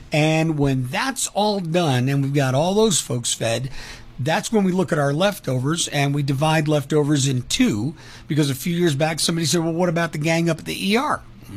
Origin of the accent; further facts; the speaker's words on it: New York, United States; also born or lived in Los Angeles; so I'm from New York, just outside the city, and I graduated high school in Los Angeles, just outside LA.